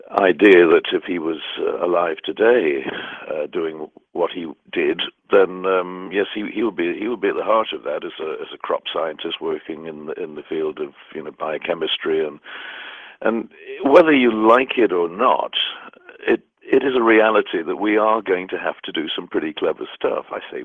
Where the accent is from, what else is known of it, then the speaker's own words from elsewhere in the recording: Scotland, United Kingdom; moved away; also born or lived in England; growing up in Scotland and then moving to England. You know, people can be very hostile just because you speak with a funny accent or, you know, have a different sounding surname.